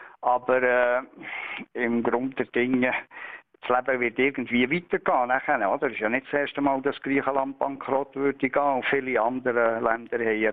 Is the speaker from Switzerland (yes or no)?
yes; Switzerland; als Schweizer können wir klar froh sein, dass wir nicht in der EU sind.